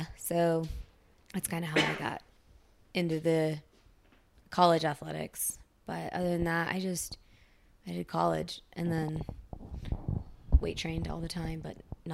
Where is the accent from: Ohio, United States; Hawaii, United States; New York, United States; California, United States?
Ohio, United States; Yeah, I grew up in Ohio on a farm.